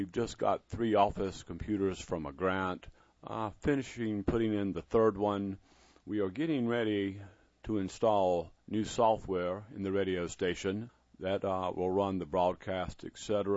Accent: Raleigh, North Carolina, United States; Well, Bob, I grew up in the Raleigh area, have lived here the majority of my life

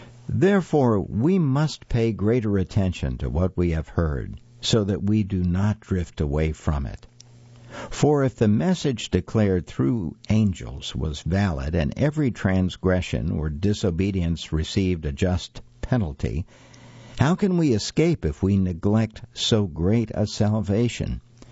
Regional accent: American South, United States; Growing up in the American South, I know something about trumpets or sirens. Severe weather being what it is in that part of the country, the intonation of a tornado siren or the tone of a weather radio becomes a part of your psyche.

